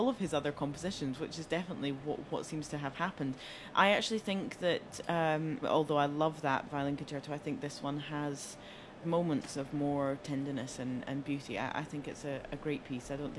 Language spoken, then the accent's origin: English; Scotland, United Kingdom; besides the fact that I have a specific reason to be fond of it, being Scottish?